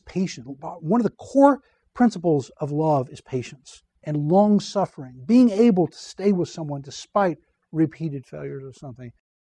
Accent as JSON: {"language": "English", "region": "the South", "country": "United States", "tie": "born or raised there", "said": "probably because I grew up in the South and that's just the way the South deals with stress."}